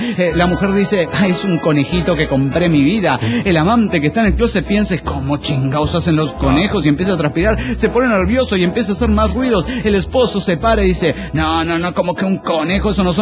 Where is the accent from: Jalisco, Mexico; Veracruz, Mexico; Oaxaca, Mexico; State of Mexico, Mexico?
Oaxaca, Mexico; Hola, ¿qué tal? … de Oaxaca, México.